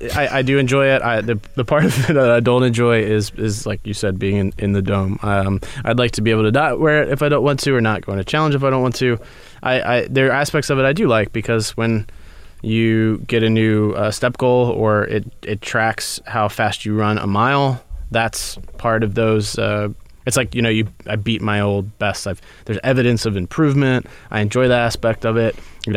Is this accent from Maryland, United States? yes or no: yes; Baltimore, Maryland, United States; I'm from Baltimore.